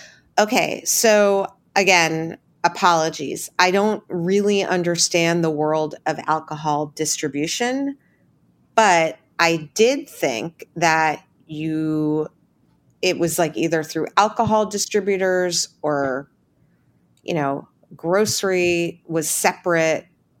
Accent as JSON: {"language": "English", "region": "New York", "country": "United States", "said": "Like I'm such a New Yorker, I guess I've never seen that."}